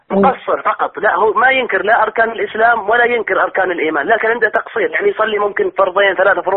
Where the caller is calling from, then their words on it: Saudi Arabia; أكلمك أنا من السعودية.